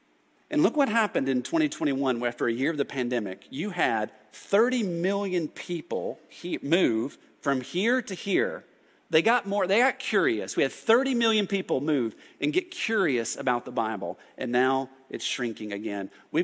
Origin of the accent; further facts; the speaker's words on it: United States; and I'm an American. It's even worse, like I'm an American.